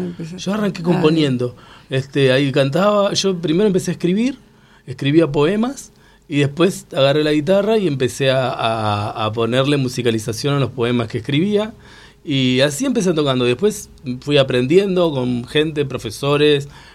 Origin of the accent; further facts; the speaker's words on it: Pergamino, Buenos Aires Province, Argentina; Yo nací acá en Buenos Aires, pero crecí en la ciudad de Pergamino. Y decidí venir a estudiar música acá en Buenos Aires.